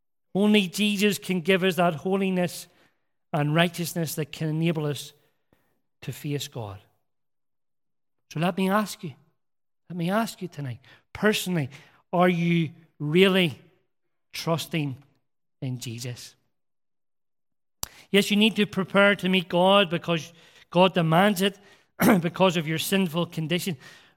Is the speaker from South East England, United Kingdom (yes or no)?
no; Rathcoole, Northern Ireland, United Kingdom; Folks here in Trinity will know that I grew up in Rathcoole, Loyalist Estate outside of Belfast.